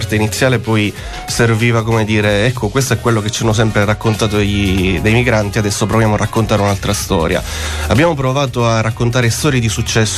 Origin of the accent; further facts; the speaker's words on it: Sicily, Italy; oggi scrivere un giallo poi da siciliano, tra l'altro io tutto scritto in italiano